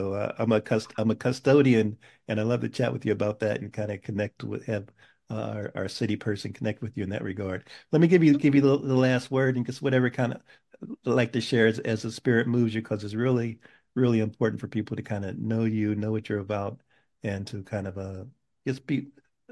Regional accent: Pittsburgh, Pennsylvania, United States; born there; now in New Haven, United States; I was born in Pittsburgh, so love to chat with you about what's cooking there and your involvement.

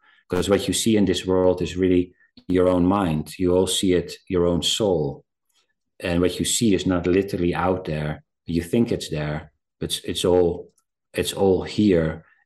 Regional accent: South Africa; born there; I've worked a lot with in South Africa, because I was born in South Africa

